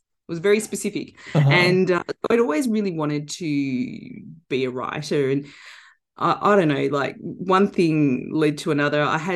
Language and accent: English; Melbourne, Victoria, Australia; my hometown of Melbourne